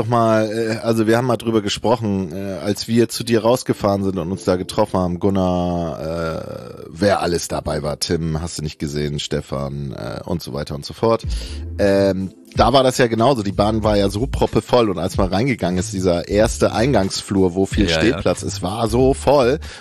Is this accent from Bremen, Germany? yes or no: yes; Bremen, Germany; Und ich in meinem Kopf, ich bin kein Bremer mehr.